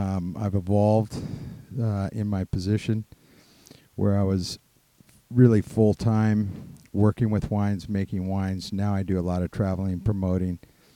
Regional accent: St. Helena, California, United States; I was born in St. Helena, lived there all my life

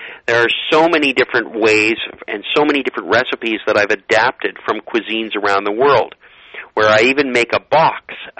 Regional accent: Canada; I am Canadian, 100% about it.

